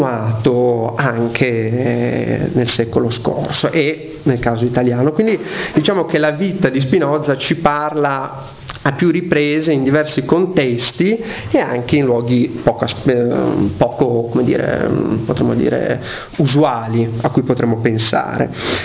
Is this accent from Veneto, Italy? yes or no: yes; Venice, Veneto, Italy; lo dico in primis da veneziano